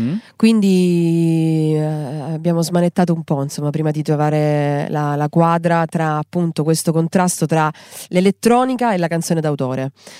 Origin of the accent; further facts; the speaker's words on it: Apulia, Italy; vivendo nella mia terra, che è una terra molto lenta, dove c'è una luce appunto molto calda, probabilmente ovviamente insomma quest'area che respiro nel Salento